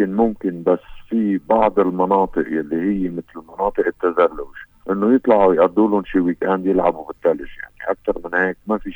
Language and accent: Arabic; Lebanon